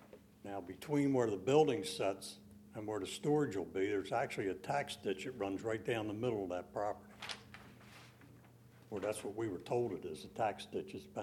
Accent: Lewes, Delaware, United States; I'm from Lewis, Delaware.

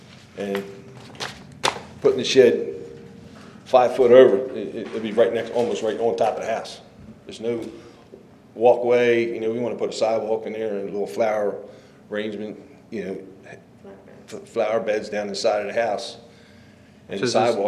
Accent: Gibbstown, New Jersey, United States; Gibbstown, New Jersey.

